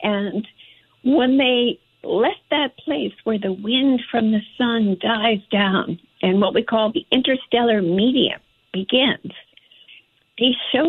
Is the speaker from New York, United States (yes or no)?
yes; Fresh Meadows, New York, United States; I grew up in Fresh Meadows.